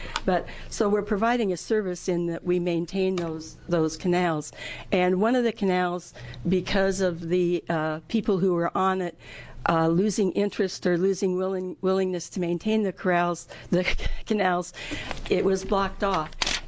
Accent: Oregon, United States; I'm from the Grand Ronde Valley, and we are a part of a water district and have irrigation rights on that district

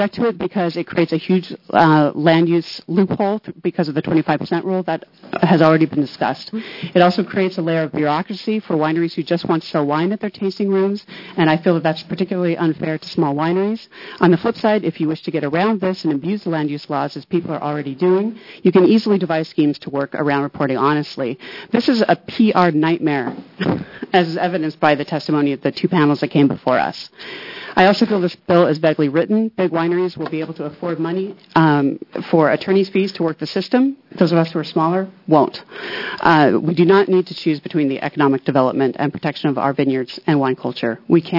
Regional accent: Oregon, United States; I was born and raised in Oregon.

